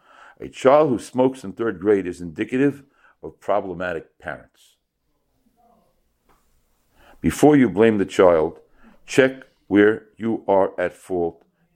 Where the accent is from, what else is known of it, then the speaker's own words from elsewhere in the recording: Bnei Brak, Tel Aviv District, Israel; I grew up in Bnei Brak.